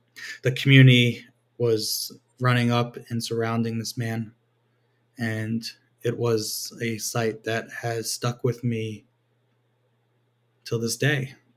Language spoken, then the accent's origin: English; New York, United States; But I would say that I grew up in New York and existed in that kind of typical suburban ecosystem back then